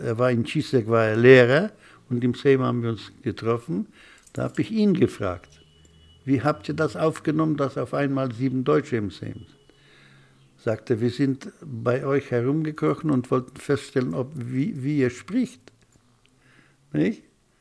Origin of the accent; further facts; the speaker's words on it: Germany; Also ich bin stolz, Deutscher zu sein, so wie ich es annehme, wenn mir ein Pole sagt, er ist stolz auf seine Heimat und auf sein Vaterland.